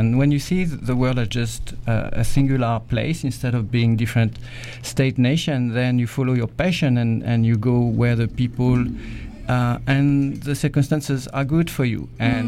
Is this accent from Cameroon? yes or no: yes; Cameroon; also born or lived in Mauritania / France; I grew up in Cameroon, in Africa. I spent some time in Mauritania when I was young, and then all sorts of places in Europe, around France